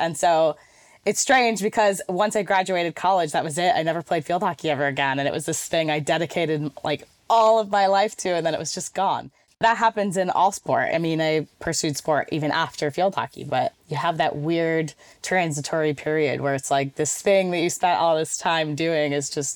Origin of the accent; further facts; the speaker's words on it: Connecticut, United States; I am from Connecticut, born and raised. So obviously in the United States, relatively close to New York City.